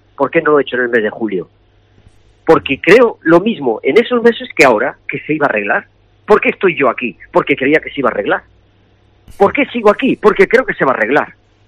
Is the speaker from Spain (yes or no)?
yes; A Coruña, Galicia, Spain; now in Extremadura, Spain; soy coruñés, canterano, pero el Extremadura me ha dado desde los 22 años todo, y dos hijos nacidos aquí.